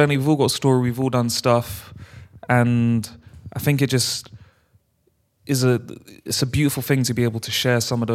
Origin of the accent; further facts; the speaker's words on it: London, United Kingdom; Like, we're from London, bro.